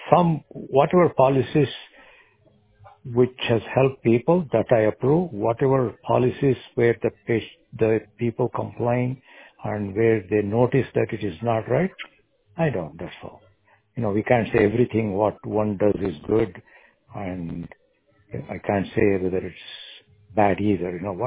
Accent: India; English is a second language; you can put me as Asian because I'm from India. It belongs to Asia.

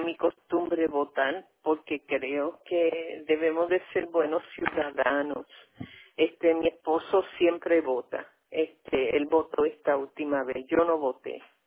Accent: Chicago, Illinois, United States; also born or lived in New York; now in Puerto Rico; Primero, yo nací en Nueva York y me crié en Chicago. Y entonces, yo llevo aquí 45 años ya en Puerto Rico.

